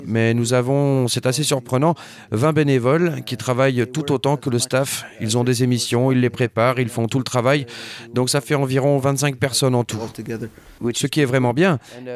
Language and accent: French; Palestine; je suis de Palestine